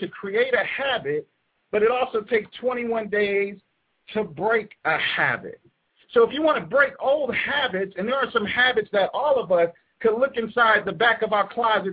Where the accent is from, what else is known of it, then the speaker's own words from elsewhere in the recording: New York City, New York, United States; I became the possibilitarian growing up in the Bronx, New York City